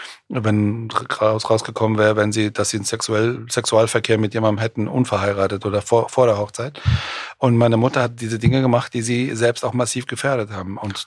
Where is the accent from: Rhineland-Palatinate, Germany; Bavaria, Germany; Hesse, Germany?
Hesse, Germany; Frankfurt; ich komme aus Frankfurt und da ist, glaube ich, das ist schon ein Melting Pot.